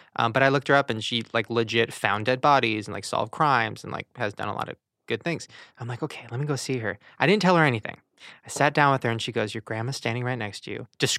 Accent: Long Beach, California, United States; Long Beach.

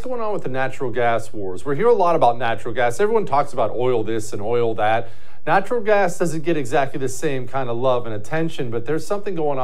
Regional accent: United States; speaking selfishly as an American?

